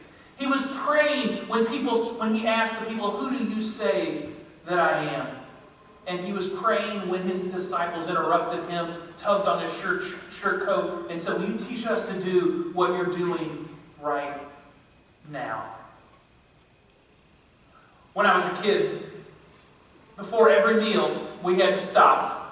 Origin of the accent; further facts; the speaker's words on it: the South, United States; Only thing you're racing for is food and carbs and all that healthy stuff that we grew up on in the South.